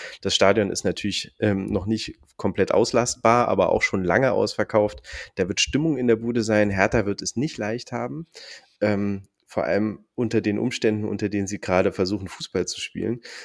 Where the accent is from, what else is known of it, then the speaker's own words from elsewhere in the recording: Jena, Thuringia, Germany; Und zwar bin ich Jenenser, das heißt, ich bin in Jena geboren und das ist meine Heimatstadt.